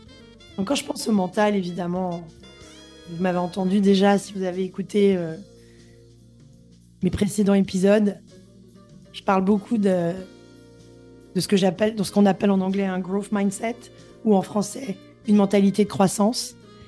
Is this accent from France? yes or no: no; Gabon; moi, j'ai grandi au Gabon et j'allais sur une île.